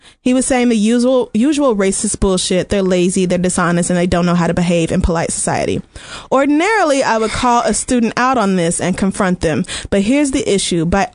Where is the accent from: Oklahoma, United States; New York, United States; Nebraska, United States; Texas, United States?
Oklahoma, United States; I mean, but yeah, growing up in Oklahoma, you wouldn't, because we don't.